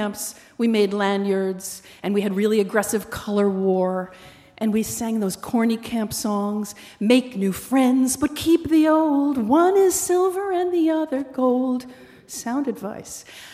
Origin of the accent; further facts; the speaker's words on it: Syosset, New York, United States; I grew up on Long Island in the town of Syosset, which some of you may know by its Native American name, Exit 43.